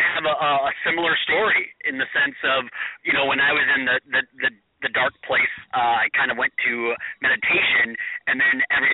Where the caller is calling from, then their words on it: California, United States; I am in sunny California.